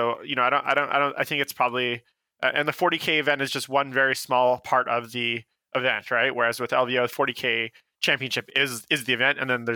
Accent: Canada; I was trying to word it carefully as a Canadian that has no business making comments on a 40K podcast about your politics.

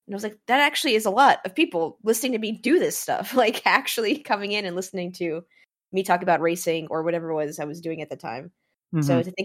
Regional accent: New York City, New York, United States; I grew up in New York City, so it was big everything.

